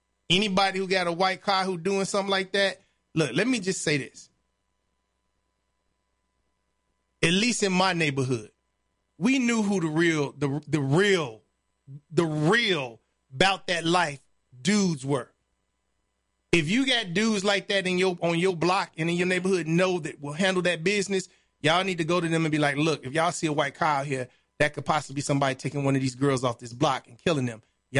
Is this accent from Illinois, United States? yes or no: yes; Chicago, Illinois, United States; the block I grew up on in Chicago, it was drugs being sold on every block except for ours.